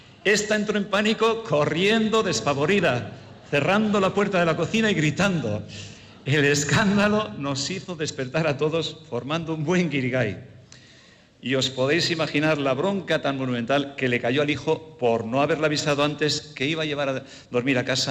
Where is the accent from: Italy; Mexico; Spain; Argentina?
Spain; Araia, Basque Country; nosotros somos de Araya, un pueblo con una gran tradición musical, que cuenta con su banda y su escuela de música